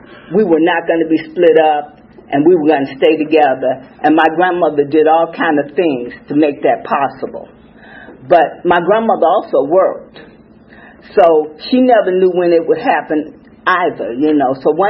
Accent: Chicago, Illinois, United States; So I got sober in Chicago. I drank in Chicago. I grew up in Chicago.

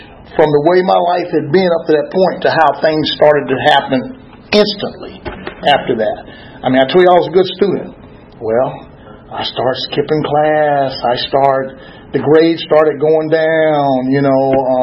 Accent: Columbia, South Carolina, United States; I'm from South Carolina. I know, don't boo my Gamecocks, y'all. All right. from Columbia, South Carolina.

